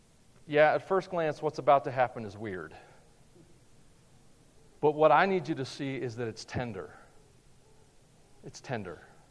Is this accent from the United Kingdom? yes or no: no; the South, United States; I'm from the South, in the gravy